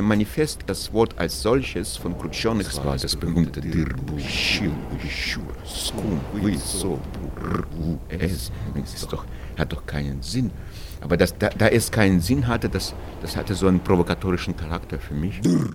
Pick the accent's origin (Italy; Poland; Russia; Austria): Russia; now in Germany; Ich komme aus Russland, lebe hier seit 26 Jahren, habe inzwischen erwachsene Kinder